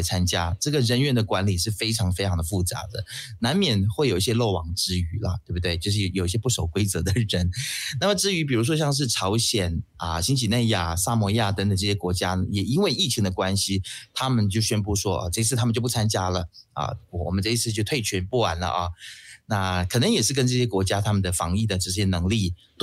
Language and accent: Chinese; Malaysia; 但这1800例可能在我们马来西亚人看起来、啊、算得了什么呢